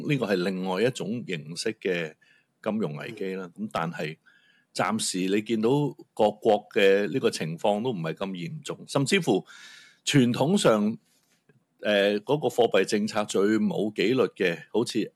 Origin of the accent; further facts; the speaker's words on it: Hong Kong; 几年落嚟之后，我哋香港人去到马尼拉、去到耶加达、去到甚至吉隆坡